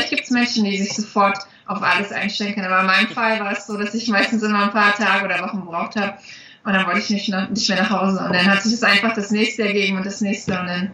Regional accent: eastern Germany, Germany; ich komme ja aus dem Osten und meine Eltern hatten nie die Möglichkeiten, die kannten das nicht anders.

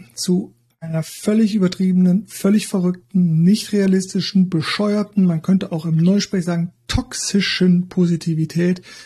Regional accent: Cologne, North Rhine-Westphalia, Germany; dann weiß ich als Kölner ja auch nicht

